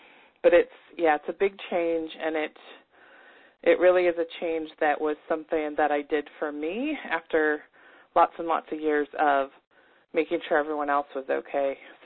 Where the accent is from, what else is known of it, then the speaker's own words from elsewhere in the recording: Washington, United States; moved away; also born or lived in Alaska; I grew up in Washington State, but I lived in Alaska for 20 years and raised my kids there.